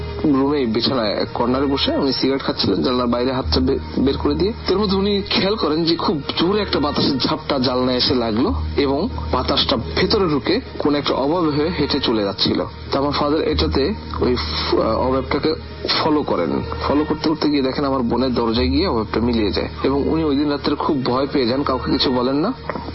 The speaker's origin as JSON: {"language": "Bangla", "town": "Khulna", "region": "Khulna Division", "country": "Bangladesh", "tie": "born or raised there", "said": "আমাদের বাড়ি অ্যাকচুয়ালি খুলনাতে। আমাদের বাড়ি ছিল টিভি বন্ডার রোডে, সে বাড়িটা এখনো আছে।"}